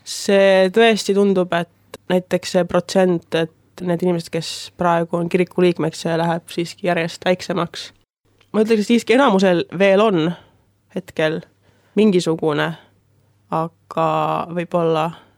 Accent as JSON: {"language": "Estonian", "country": "Finland", "second_language": "Estonian", "moved": "yes", "lives_now": "Estonia", "said": "olen samuti pärit Soomest"}